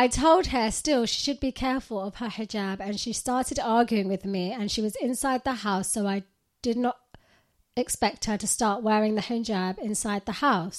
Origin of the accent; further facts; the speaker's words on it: Pakistan; moved away as an adult; now in United Kingdom; I was born and raised in Pakistan and moved to the UK in the start of 2020.